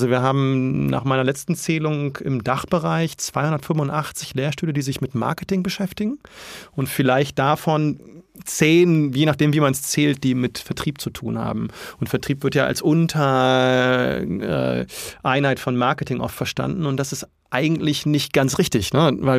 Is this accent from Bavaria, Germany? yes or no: no; Lower Saxony, Germany; Ich komme aus dem Teufelsmoor. Das ist eine flache Ebene nördlich von Bremen in Norddeutschland, so Richtung Küste so ein bisschen. Und tatsächlich bin ich da privat auch wieder hingezogen jetzt.